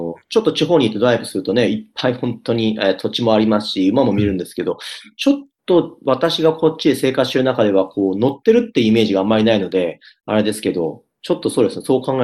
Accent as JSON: {"language": "Japanese", "country": "Australia", "said": "私たちからすると、私たちの母国の大会に出るっていうのは少し不思議な気分ですし"}